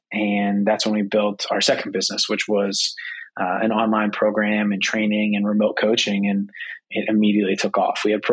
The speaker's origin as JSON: {"language": "English", "region": "Pennsylvania", "country": "United States", "tie": "born or raised there", "said": "We grew up in Pennsylvania. We both played high school sports. It was kind of a big deal to play high school football around here."}